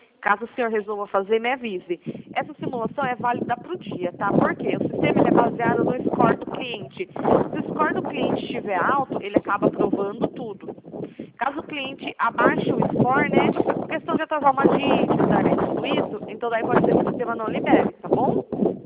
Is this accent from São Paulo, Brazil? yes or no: yes; Piracicaba, São Paulo, Brazil; eu sou aqui de Piracicaba, São Paulo.